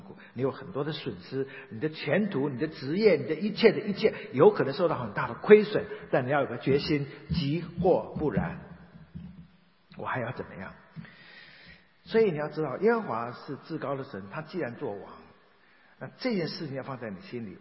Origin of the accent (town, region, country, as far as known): China; now in United States